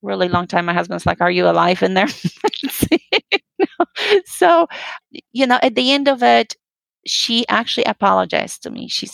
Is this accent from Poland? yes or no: yes; Poland; I grew up in Poland.